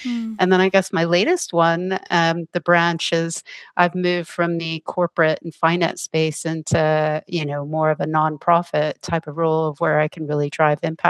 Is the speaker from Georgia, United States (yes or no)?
no; Texas, United States; I grew up actually in Texas on an island just off the coast of Texas.